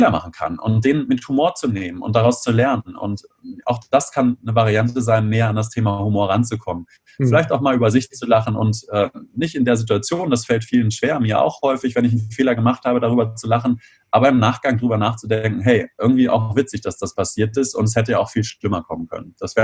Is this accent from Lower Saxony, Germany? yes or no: yes; Lower Saxony, Germany; now in Bonn, Germany; Ich komme aus der Nähe von Göttingen ursprünglich und fahre dann nach Hause, nach Bonn